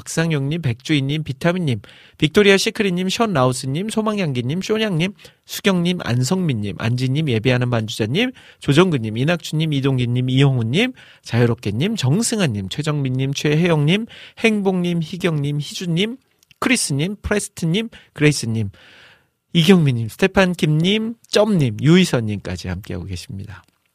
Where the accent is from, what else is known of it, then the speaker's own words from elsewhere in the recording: Jeolla, South Korea; 제가 이제 고향이 전라도고